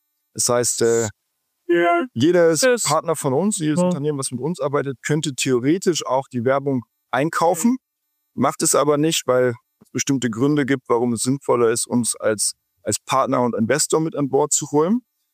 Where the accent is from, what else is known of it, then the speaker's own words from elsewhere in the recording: Rhineland, Germany; bin eigentlich Rheinländer. Bin zum Studium in Maastricht gelandet und mit einem kleinen Ausflug nach Vancouver.